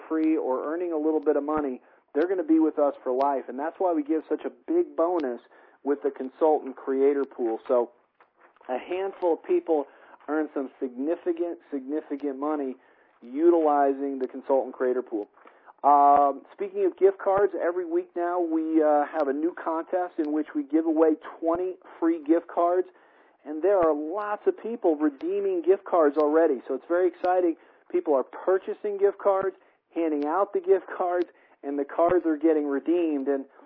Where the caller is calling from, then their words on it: Colorado, United States; I'm calling in from Colorado.